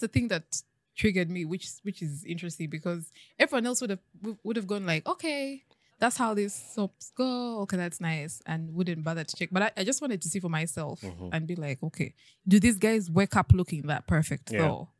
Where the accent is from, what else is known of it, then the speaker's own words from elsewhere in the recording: Ibanda, Western Region, Uganda; But I am from the West.